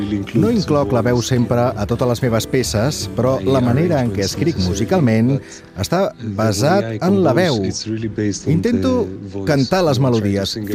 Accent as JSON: {"language": "Catalan", "country": "Greece", "second_language": "Catalan", "said": "Jo també sóc originari de Grècia"}